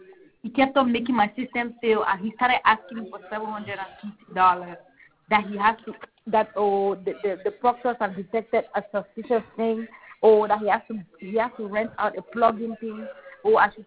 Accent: Cameroon; now in Maryland, United States; What's your origin? I'm African. I'm from Cameroon. But I live in Maryland.

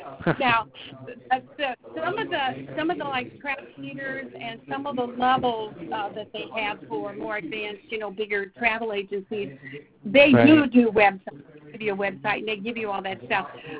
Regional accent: St. Louis, Missouri, United States; St. Louis, Missouri.

